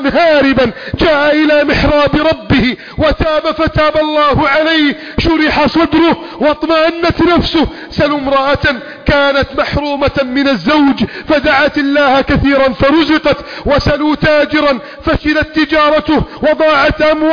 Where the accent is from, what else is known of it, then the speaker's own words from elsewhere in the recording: Egypt; بلدنا مصر